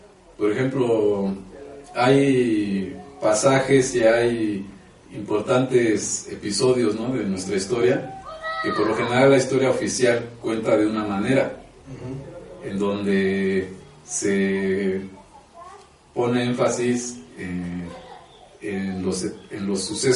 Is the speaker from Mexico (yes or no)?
yes; Mexico; ese tipo de legado que nosotros como mexicanos pues hemos recibido o que seguimos recibiendo